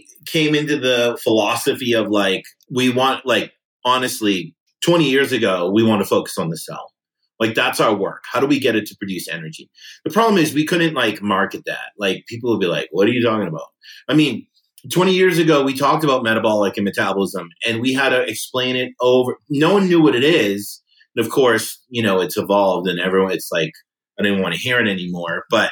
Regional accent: East Coast, United States; We kind of say it because I'm from the East Coast, she's from the West Coast

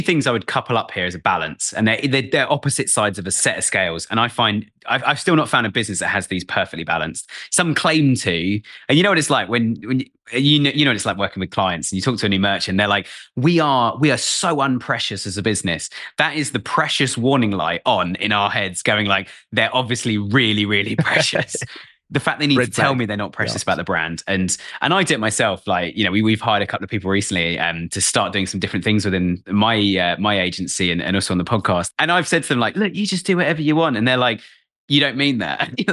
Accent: England, United Kingdom; It's just like, I'm English.

